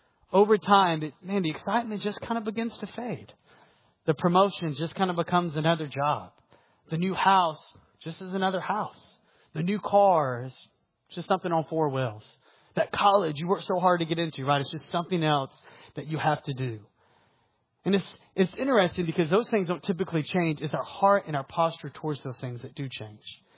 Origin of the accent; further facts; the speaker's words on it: Atlanta, Georgia, United States; So I grew up in the Atlanta area. And one of my favorite things to do every single year was to go to the beach.